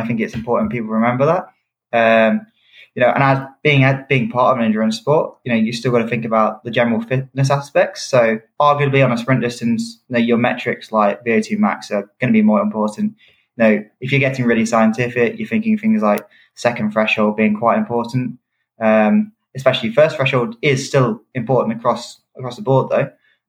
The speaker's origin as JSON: {"language": "English", "country": "United Kingdom", "said": "so I'm a British athlete"}